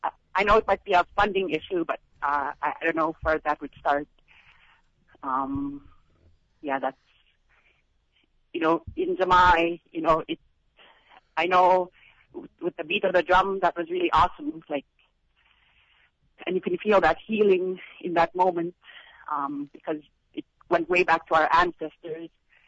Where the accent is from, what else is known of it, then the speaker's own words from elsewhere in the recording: Kotlik, Alaska, United States; I'm originally from Kotlik.